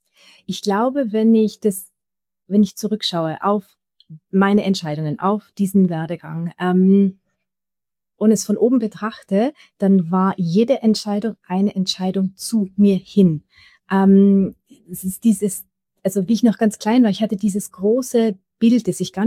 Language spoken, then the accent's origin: German; Austria; Komme ich zurück nach Österreich? Ich hatte damals auch eine sehr, sehr große Sehnsucht wieder nach meiner Heimat.